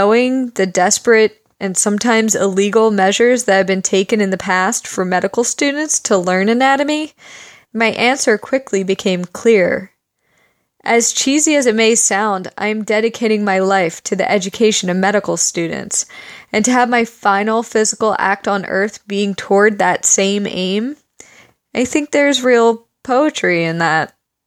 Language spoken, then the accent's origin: English; Pennsylvania, United States; moved away as an adult; also born or lived in Philadelphia; now in Los Angeles, United States; I grew up in Delaware County, Pennsylvania. I lived in Philadelphia until I moved to Los Angeles to take a job as a medical librarian at the University of Southern California